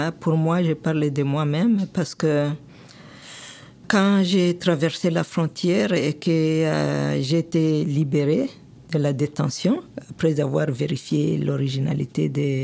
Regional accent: DR Congo; Moi, je viens de l'Afrique, en RDC, et c'est un climat tempéré, là.

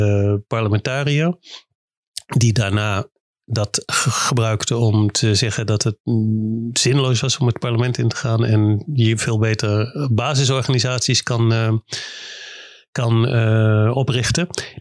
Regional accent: Haaksbergen, Overijssel, Netherlands; Ik kwam uit Haaksbergen, dat is in Twente. Staat ook niet bekend om enige revolutionaire oprispingen of wat dan ook.

